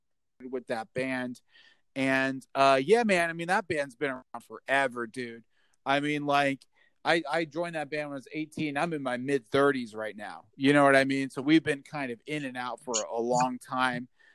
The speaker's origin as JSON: {"language": "English", "region": "Ohio", "country": "United States", "moved": "as an adult", "lives_now": "Boston, United States", "said": "I'm originally from Ohio. But what happened was I moved to Boston when I was 18"}